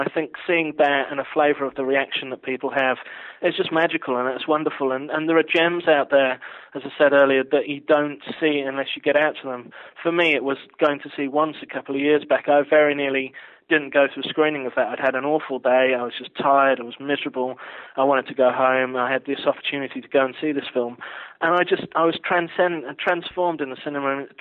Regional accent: England, United Kingdom; born there; I was born in the north of England, actually

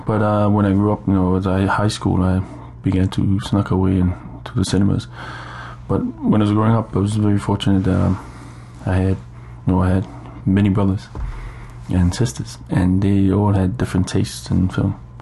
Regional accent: Samoa; especially growing up in Samoa.

